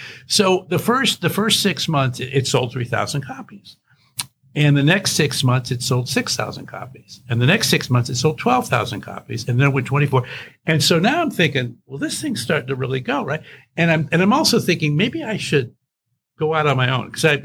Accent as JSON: {"language": "English", "region": "West Coast", "country": "United States", "said": "She's from Palo Alto. I'm from the West Coast."}